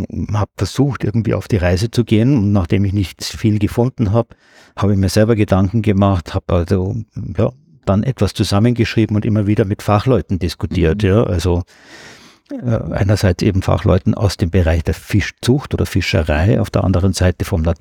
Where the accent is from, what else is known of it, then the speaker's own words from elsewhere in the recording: Munich, Bavaria, Germany; Ich bin aus München und ich bin am Nymphenburger Kanal immer wieder gewesen